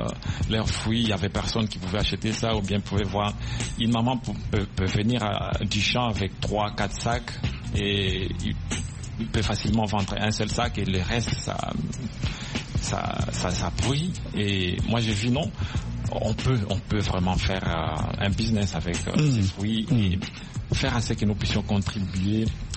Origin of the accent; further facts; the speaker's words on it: Beni, North Kivu, DR Congo; En fait, je viens de la RDC, oui. La ville de Beni.